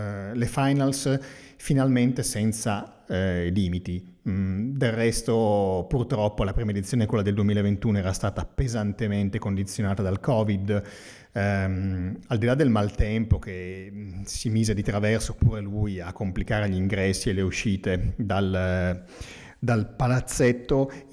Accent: Piedmont, Italy; la città di Torino, che è un po' anche la mia città, visto che io sono piemontese

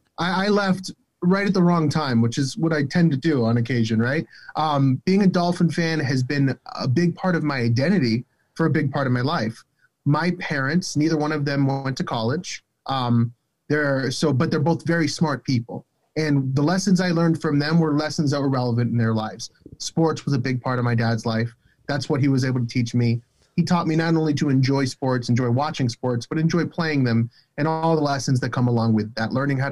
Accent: Miami, Florida, United States; I was born and raised in Miami.

